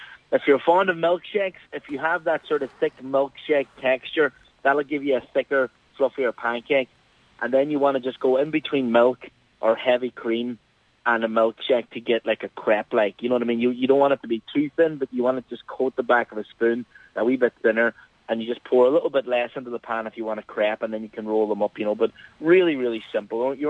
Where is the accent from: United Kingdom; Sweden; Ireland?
Ireland; Ramelton, County Donegal; I'm from Remelton.